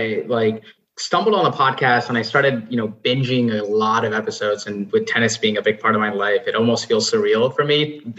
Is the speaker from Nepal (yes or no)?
yes; Nepal; now in United States; So I was born and raised in Nepal, moved to the US in 2006.